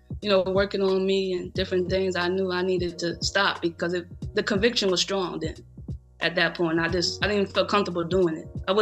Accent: Schenectady, New York, United States; Schenectady, New York.

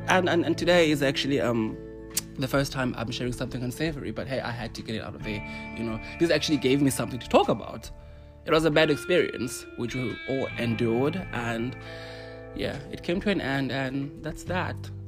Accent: South Africa; Yeah, I just said that I'm from Asia, but you know I'm from South Africa.

